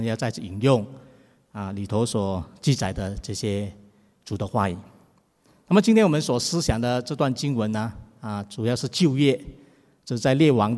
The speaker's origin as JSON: {"language": "Chinese", "country": "Singapore", "said": "我们新加坡人都很喜欢旅行哈"}